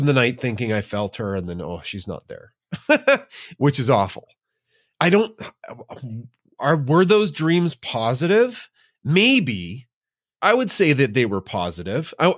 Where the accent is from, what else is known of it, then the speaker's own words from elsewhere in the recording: Alberta, Canada; I'm out from Alberta